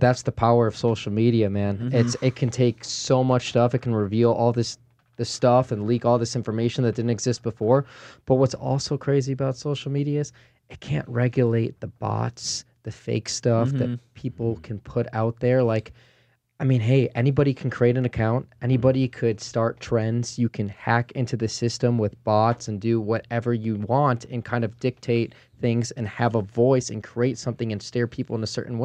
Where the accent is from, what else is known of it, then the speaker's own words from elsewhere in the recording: Chicago, Illinois, United States; I grew up in the Chicago area in the 90s